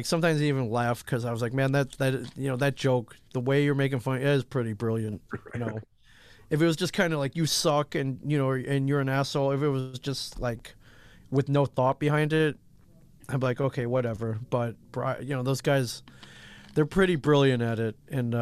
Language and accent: English; Midwest, United States; I think a lot of it was, you know, just kind of growing up Asian in a mainly white Midwest town.